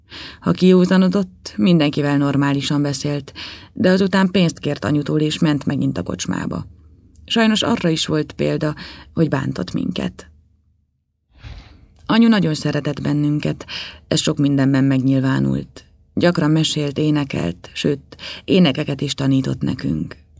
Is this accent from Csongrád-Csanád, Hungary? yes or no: yes; Szeged, Csongrád-Csanád, Hungary; born there; 26 éves. Szegeden születtem, 1972. május 14-én.